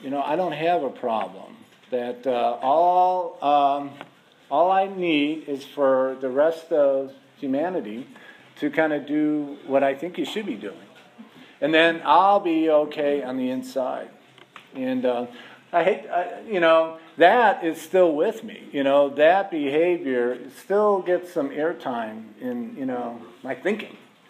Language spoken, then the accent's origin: English; Chicago, Illinois, United States; born there; I was born in Chicago in 1956. So that makes me 60 years old. And I was in a large family, 10 kids.